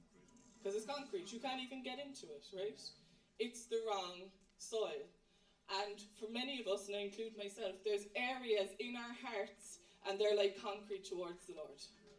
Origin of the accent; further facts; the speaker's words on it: Ireland; I know I'm Irish, I eat potatoes, but I hadn't seen them grow.